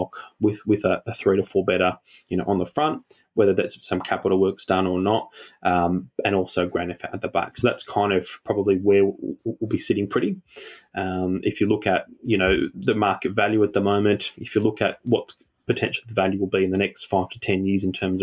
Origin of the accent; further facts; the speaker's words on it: Sydney, New South Wales, Australia; for us, we've got no clue. We're from Sydney.